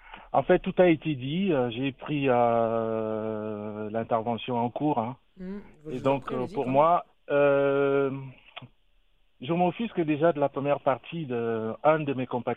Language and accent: French; Cameroon; je suis Camerounais moi-même